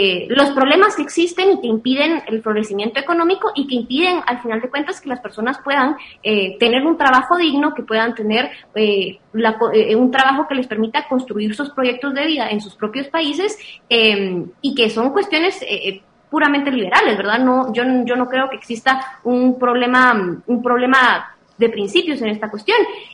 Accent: Guatemala; dependen de nosotros como guatemaltecos

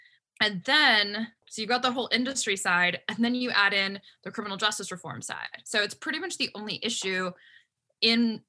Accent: Hockinson, Washington, United States; I'm from Hawkinson, Washington. Shout out to my tiny little town that doesn't even have its own post office. That's in Clark County.

